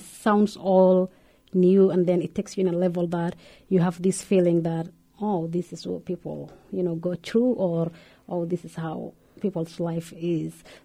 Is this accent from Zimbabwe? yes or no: no; Kenya; English is a second language; moved away as an adult; now in Minneapolis, United States; I was born in Kenya, northern Kenya. Probably most people know because that is where the refugee camp is. I was born there, and then I did my education in all of them in Kenya. And I moved here recently in 2011, July 4th.